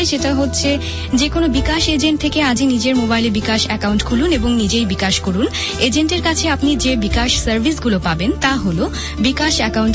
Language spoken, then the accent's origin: Bangla; Bangladesh; Exactly, I love Bangladesh and we love Bangladesh, এবং আমরা গর্বিত যে আমরা বাঙালি।